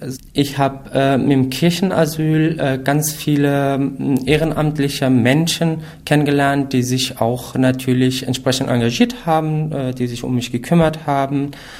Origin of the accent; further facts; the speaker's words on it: northern Syria, Syria; now in Germany; ich komme ursprünglich aus Syrien, aus Nordsyrien. Da komme ich aus einer kleinen Minderheit der Kurden, die dort leben. Ich bin 2017 nach Deutschland gekommen, am 1.1. bin ich hier eingetroffen.